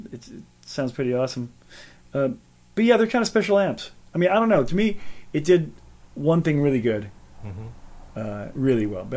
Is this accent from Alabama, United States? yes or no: yes; Alabama, United States; When I was growing up in Alabama